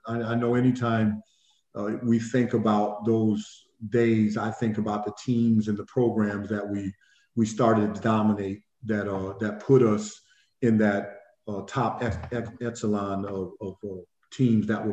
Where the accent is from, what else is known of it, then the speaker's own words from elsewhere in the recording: Quincy, Illinois, United States; We grew up together in Quincy, and we lived across the street from each other since we were about 6 years old